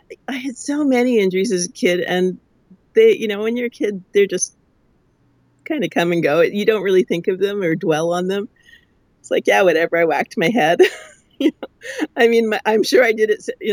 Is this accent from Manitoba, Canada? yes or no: yes; Winnipeg, Manitoba, Canada; I mean, I grew up in Winnipeg, so winter is like 6 months of the year